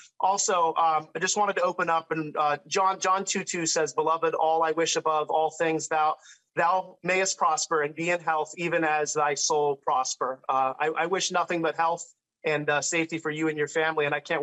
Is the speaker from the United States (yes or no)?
yes; West Palm Beach, Florida, United States; So I grew up in West Palm Beach, Florida, born and raised.